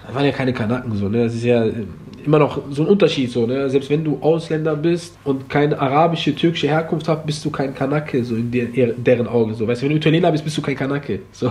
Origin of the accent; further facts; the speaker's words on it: Germany; Ich bin voll Marokkaner, in Deutschland geboren, Deutschland groß geworden, und ja, das wär's erstmal.